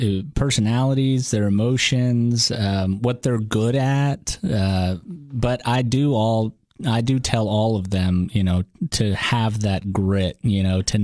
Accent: Atlanta, Georgia, United States; We were Russian immigrants, and it was 1994. I grew up in Atlanta, Georgia, and they were both chemists

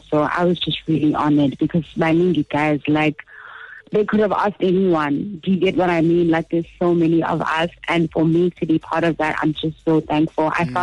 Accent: Eastern Cape, South Africa; Okay, so I'm Xhosa from the Eastern Cape. Shout out.

